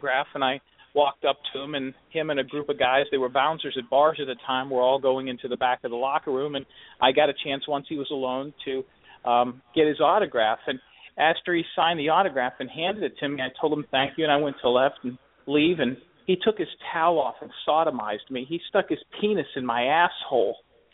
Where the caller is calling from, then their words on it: Tampa, Florida, United States; I'm calling from Tampa, Florida.